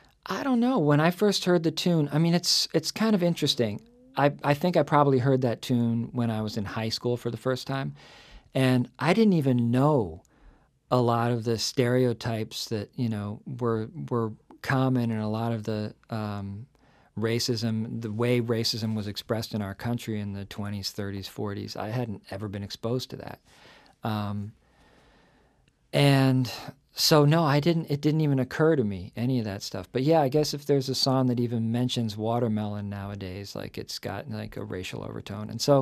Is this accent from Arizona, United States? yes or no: no; Brooklyn, New York, United States; I'm from Brooklyn, yeah.